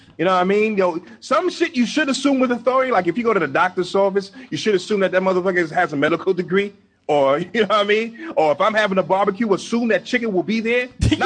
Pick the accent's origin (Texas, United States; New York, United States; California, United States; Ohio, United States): New York, United States; So I'm from New York, and say I tell somebody who's not from here, say I live in New York